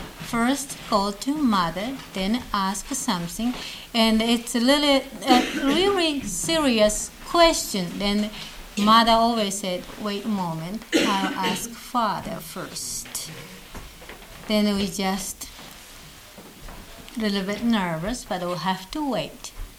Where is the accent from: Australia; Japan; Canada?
Japan; Tokyo; English is a second language; now in United States; And I came from Tokyo, that's area.